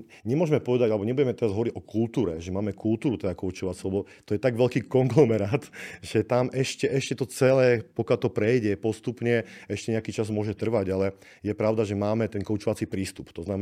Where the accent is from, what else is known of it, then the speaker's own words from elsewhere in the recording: eastern Slovakia, Slovakia; A tak som z východu. A ja na východe z ničoho niečo je bežná vec.